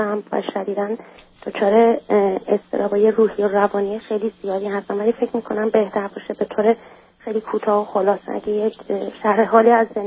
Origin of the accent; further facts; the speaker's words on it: Iran; moved away; از اینا خواستم که به من کمک کنن از ایران بیام بیرون. زمانی که از ایران بیرون اومدم